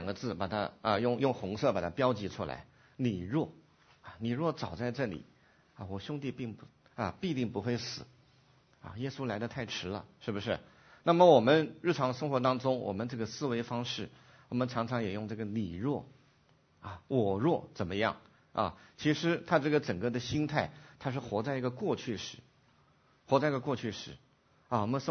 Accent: China; now in Canada; 我们也是从我们的家乡从中国来到加拿大啊

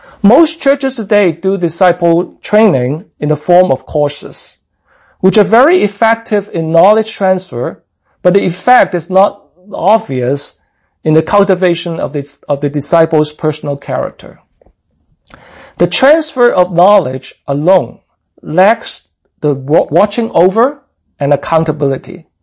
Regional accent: Hong Kong; now in Toronto, Canada; I emigrated from Hong Kong to Toronto in 1985 and attended the Chinese Gospel Church, our mother church in Chinatown around Dundas and Spadina.

